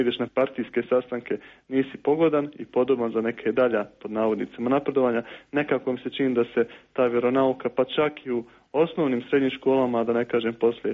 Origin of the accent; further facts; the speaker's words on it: Bosnia & Herzegovina; To se kod nas u Bosni i Hercegovini još nije desilo